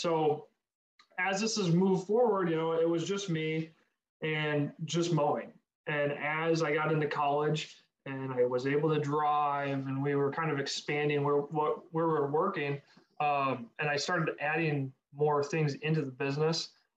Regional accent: Ohio, United States; So I grew up in Ohio. We're in a small town, well, getting bigger, outside of Toledo.

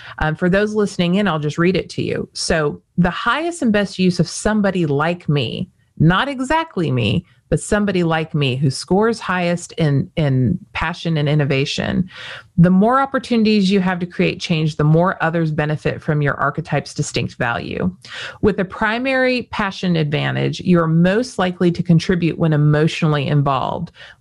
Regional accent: Las Vegas, Nevada, United States; born there; even though I was born in Las Vegas, I am not going to have a poker face.

